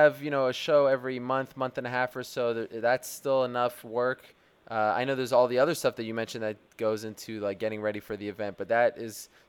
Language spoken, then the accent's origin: English; Canada; I'm Canadian myself, so I thought we had something in common.